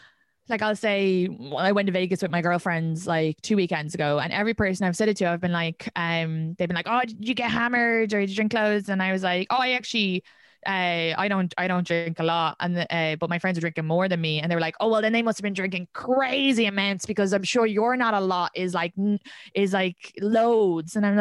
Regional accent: Ireland; now in United States; It's just, I grew up in Ireland. That's a modern country. So I come over here

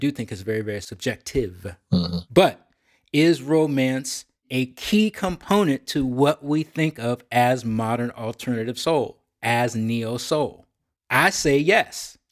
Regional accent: Oakland, California, United States; Now, I grew up in the Bay Area, and I spent my high school years in Oakland.

